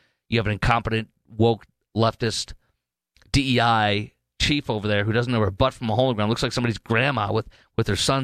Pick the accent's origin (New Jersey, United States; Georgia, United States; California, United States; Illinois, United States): Illinois, United States; Chicago; born or raised there